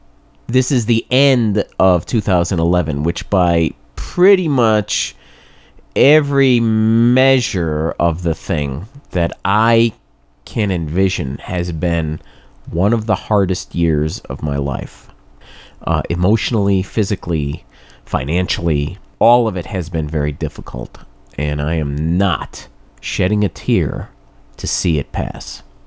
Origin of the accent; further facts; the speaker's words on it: New England, United States; Now, I grew up in New England. I am no stranger to snow and shoveling